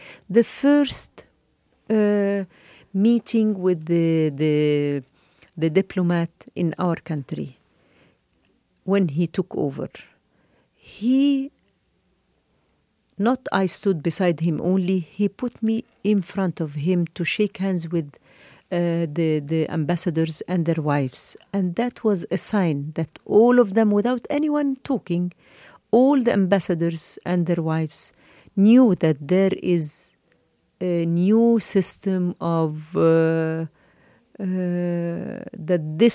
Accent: Egypt; English is a second language; although I am half British, but I was brought up in Egypt. I am completely Egyptian woman by my attitude, by my love to my country

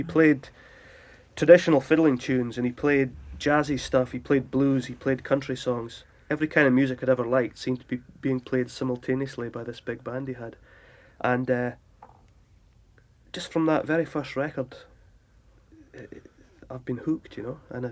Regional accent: Scotland, United Kingdom; When I was growing up in Scotland, you know, country music was the big thing where I was living, in the rural parts

